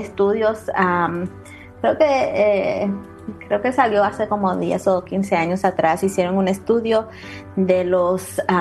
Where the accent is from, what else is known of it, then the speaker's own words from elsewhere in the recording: Puerto Rico; now in Texas, United States; soy de Puerto Rico, pues este año cumplo 17 años aquí en Texas